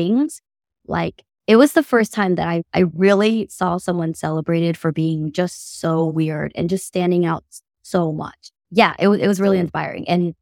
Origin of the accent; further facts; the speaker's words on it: United States; I'm not fear because I have the privilege of being an American.